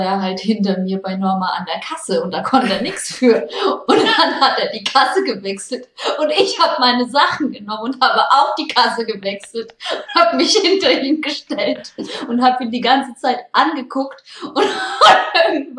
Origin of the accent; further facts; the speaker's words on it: Würzburg, Bavaria, Germany; Straße, mitten in der Innenstadt bei uns in Würzburg.